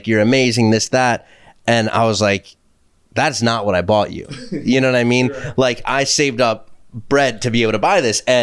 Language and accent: English; Vancouver, British Columbia, Canada; I'm from Vancouver, so what's the best bagel in Manhattan?